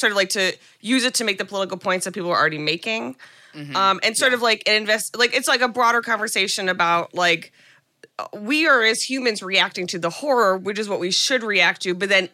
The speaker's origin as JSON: {"language": "English", "country": "United States", "said": "I think it's just like, as an American, like it is yeah. our responsibility to know"}